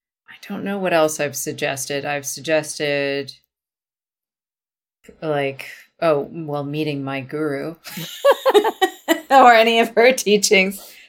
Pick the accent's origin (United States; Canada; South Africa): Canada; Vancouver, British Columbia; I'll drive back, because I was from Vancouver. It's not a long drive.